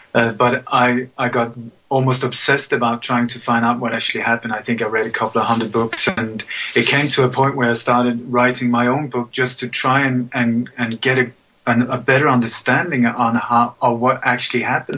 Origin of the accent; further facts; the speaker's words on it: Sweden; when I was a child, we moved to Sweden, and I grew up in Sweden.